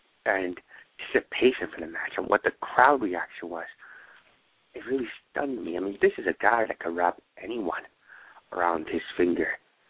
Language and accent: English; New England, United States; just because I'm from New England, and I wanted to branch out in New England